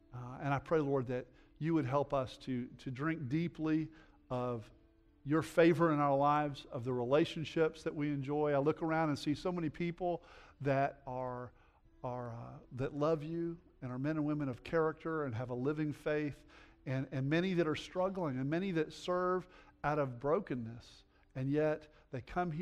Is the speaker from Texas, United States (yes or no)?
yes; Oak Hill, Texas, United States; Now, I grew up in First Baptist Church, Oak Hill, Texas, right?